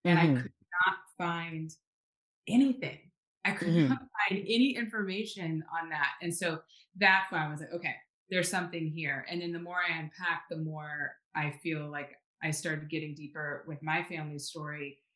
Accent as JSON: {"language": "English", "town": "Houston", "region": "Texas", "country": "United States", "said": "I'm from Houston. Let's get into the oil story."}